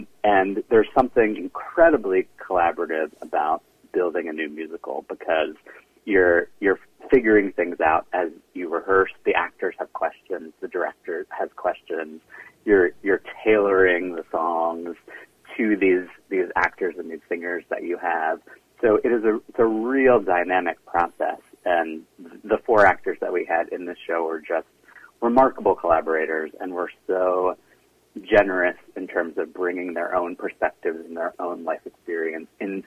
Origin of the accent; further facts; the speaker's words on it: Baltimore, Maryland, United States; I grew up in Baltimore, Maryland, mm-hmm.